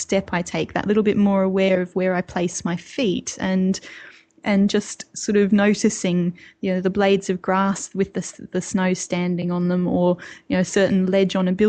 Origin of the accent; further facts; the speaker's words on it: Australia; I don't know if it's partly because I grew up in Australia, but I have to say that I'm enchanted by snow.